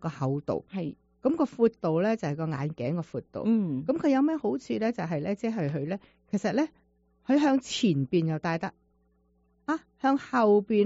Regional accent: China; 那就是说我们中国人的鼻梁不高的

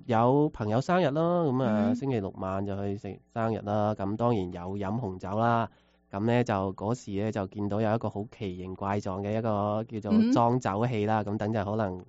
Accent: China; now in Seattle, United States; 所以作為中國人嚟講，都好希望即係會有一啲可以關聯一齊嘅

